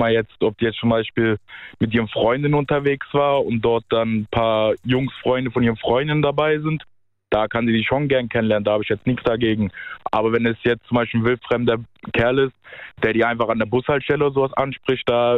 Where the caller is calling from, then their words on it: Mainz, Rhineland-Palatinate, Germany; Aus Rheinland-Pfalz.